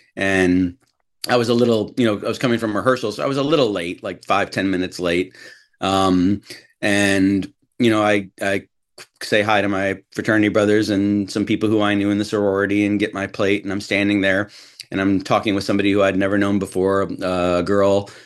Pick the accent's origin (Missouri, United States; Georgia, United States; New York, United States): Missouri, United States; St. Louis; I'm from St. Louis, Missouri originally, which is why I sound like this.